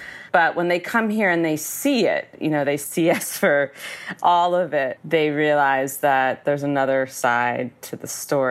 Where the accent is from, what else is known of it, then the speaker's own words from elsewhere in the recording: Arizona, United States; I grew up in Arizona, and during that time, a very famous UFO episode happened there called the Phoenix Lights.